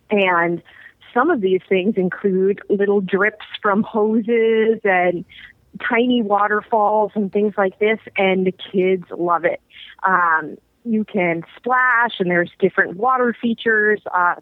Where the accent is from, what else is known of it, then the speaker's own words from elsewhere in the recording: Boston, Massachusetts, United States; Well, yeah, but to be fair, I'm from Boston, so.